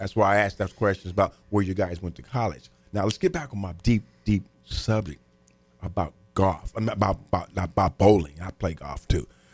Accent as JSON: {"language": "English", "town": "Terre Haute", "region": "Indiana", "country": "United States", "tie": "born or raised there", "said": "I went through four high schools in my hometown, Terre Haute, didn't finish none of them."}